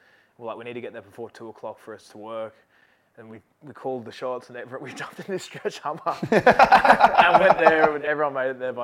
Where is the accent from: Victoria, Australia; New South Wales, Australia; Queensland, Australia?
New South Wales, Australia; Young; I grew up like 5 hours out of Sydney. I was 30 k's out of town, a little town called Young. Grew up on a farm out there.